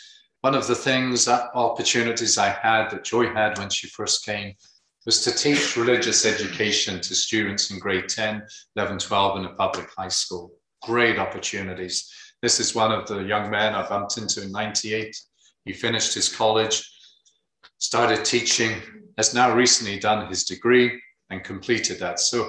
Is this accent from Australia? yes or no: no; United Kingdom; also born or lived in Zambia; now in United States; I'm British.